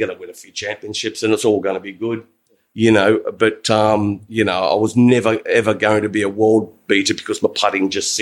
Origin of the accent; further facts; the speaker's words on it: Sydney, New South Wales, Australia; I grew up in Sydney's one of the windiest cities in the whole world